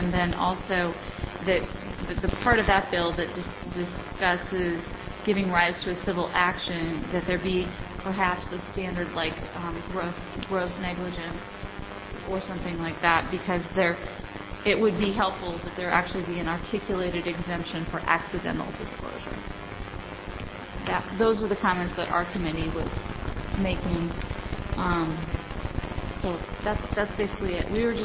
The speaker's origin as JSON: {"language": "English", "region": "Oregon", "country": "United States", "tie": "born or raised there", "said": "I'm actually from here, so welcome to my hometown."}